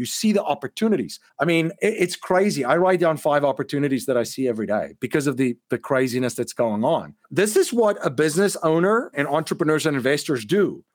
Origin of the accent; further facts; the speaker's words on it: South Africa; what I've seen and growing up in South Africa, it's economic.